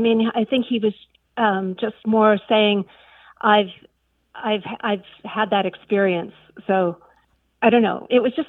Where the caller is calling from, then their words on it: Santa Cruz, California, United States; I'm calling from Santa Cruz, California, and I really enjoy your show.